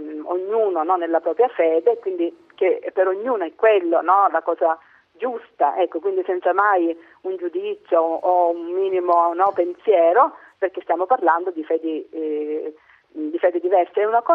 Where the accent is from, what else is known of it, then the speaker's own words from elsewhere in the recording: Sicily, Italy; Che come siciliana